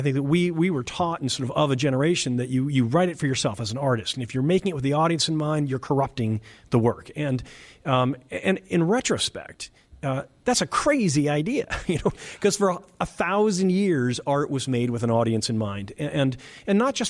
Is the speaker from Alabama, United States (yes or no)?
no; Dedham, Massachusetts, United States; Dedham, Massachusetts.